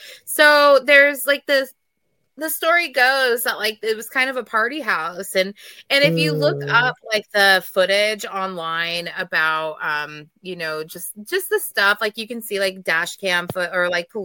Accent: Washington, United States; also born or lived in Northern Idaho; You guys, I am from this area, okay? I have been born and raised in Eastern Washington. I've lived in Northern Idaho.

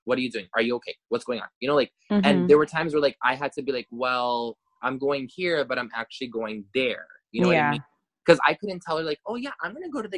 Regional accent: New York, United States; I am Punjabi in my roots, but I'm born and raised in New York, which is in America.

